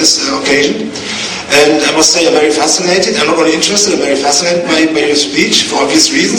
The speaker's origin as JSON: {"language": "English", "country": "Germany", "said": "I'm from Germany, and actually I came on here to..."}